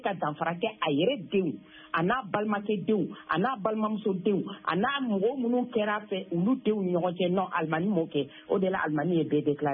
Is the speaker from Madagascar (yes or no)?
no; Mali; born there; Bon, moi d'abord, je suis vraiment une Malienne. Je suis une Malienne, je suis née au Mali.